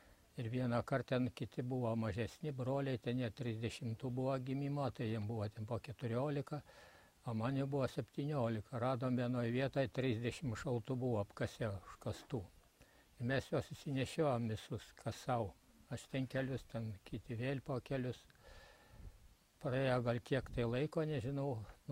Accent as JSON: {"language": "Lithuanian", "town": "Narvaišiai", "region": "Utena County", "country": "Lithuania", "tie": "born there", "said": "gimęs 1927 metais. Gimiau Narvaišių kaime, Užpalių valsčiuje, Utenos apskrityje."}